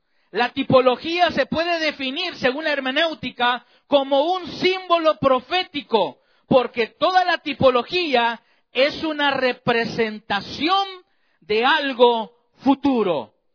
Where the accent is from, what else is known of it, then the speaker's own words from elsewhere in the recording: San Salvador, El Salvador; Recuerdo que en mi adolescencia, allá en El Salvador, bueno, todavía existe, pero en mi adolescencia, este lugar, allá en San Salvador, en la capital del Salvador, conocido como el Círculo Militar